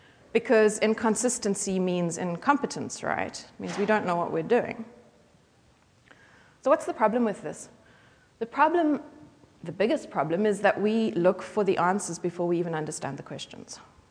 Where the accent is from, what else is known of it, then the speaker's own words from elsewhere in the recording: Cape Town, Western Cape, South Africa; I speak funny because I come from Cape Town, South Africa